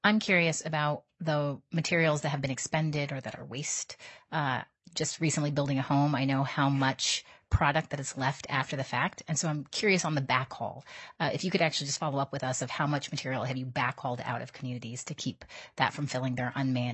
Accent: Nome, Alaska, United States; Well, as many know, I'm from Nome

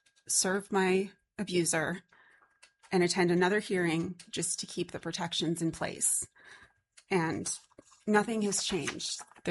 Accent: Kodiak, Alaska, United States; also born or lived in Anchorage; I'm a lifelong Alaskan. I grew up in Kodiak. I lived in Anchorage for about 18 years until I returned home with my three kids in 2021.

